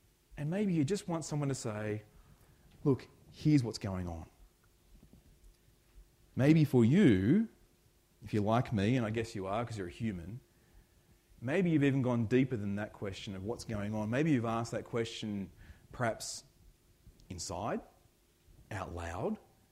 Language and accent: English; New South Wales, Australia; I'm a foreigner to this land. I'm not from the great nation of Victoria. I'm from New South Wales originally. And so I've been 7 years in Victoria.